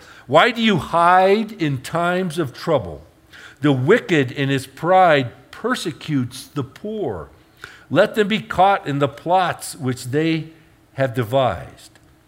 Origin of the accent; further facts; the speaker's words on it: Ireland; I speak here as an Irishman.